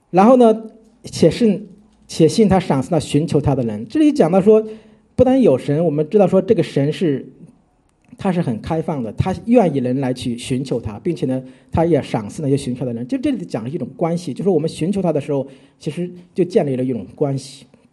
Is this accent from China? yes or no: yes; China; 其实我们中国人很多俗语其实有时候对我们的信仰造成很大的一种困扰